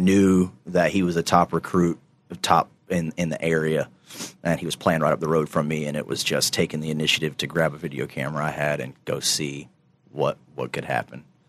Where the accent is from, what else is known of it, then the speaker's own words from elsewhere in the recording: Kinston, North Carolina, United States; Kinston is getting hit pretty hard right now. That's my hometown, so definitely send some prayers out.